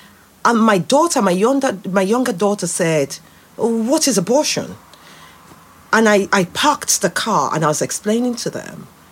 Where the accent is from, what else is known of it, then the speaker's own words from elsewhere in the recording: Nigeria; I grew up in Nigeria. And as a Nigerian